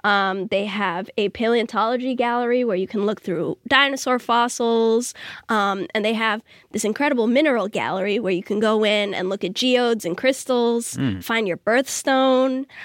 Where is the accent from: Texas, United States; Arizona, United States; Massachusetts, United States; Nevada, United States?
Massachusetts, United States; Arlington; Absolutely, I did. I grew up in Arlington, Massachusetts, and I lived in Quincy and Lowell.